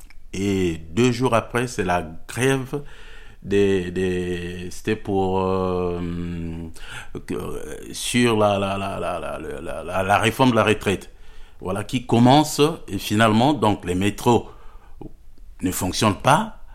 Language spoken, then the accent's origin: French; Republic of the Congo; Je viens du Congo-Brazzaville pour un séjour de recherche postdoctoral financé par le service protection de mission DEFAP.